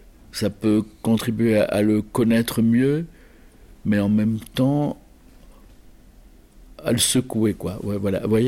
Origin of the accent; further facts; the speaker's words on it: Nice, Provence-Alpes-Côte d'Azur, France; Vous savez, je suis de Nice